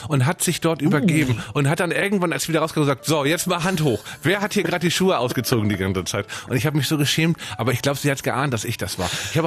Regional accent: Hamburg, Germany; aus der nordischen Stadt Hamburg, aus meiner Heimat natürlich.

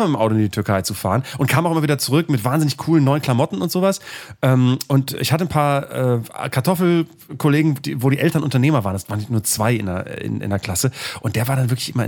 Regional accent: Bremen, Germany; das war früher bei uns in Bremen-Fegesack in der Grundschule

